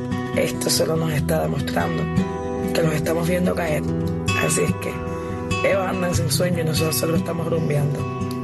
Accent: Cuba; mi pueblo, el pueblo de Cuba

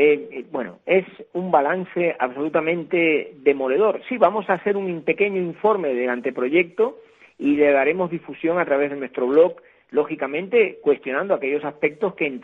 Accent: Cuba; born there

